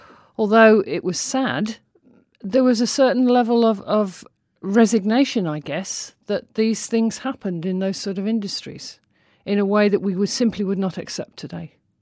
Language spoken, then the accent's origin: English; West Midlands, United Kingdom; I grew up in Warwickshire. I lived in a mining village.